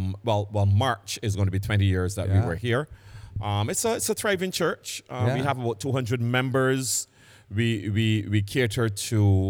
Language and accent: English; Barbados; Yes, I grew up in Barbados. My original church was the Boscobel Church of God.